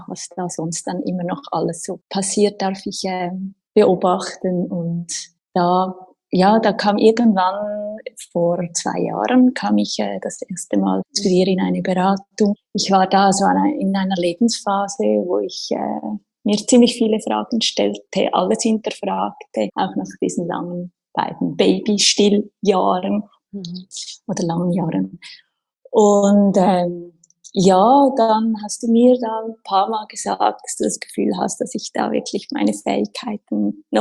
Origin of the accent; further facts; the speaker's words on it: Winterthur, Zurich, Switzerland; Ich bin aus der Schweiz, aus Winterthur und ich habe zwei kleine Kinder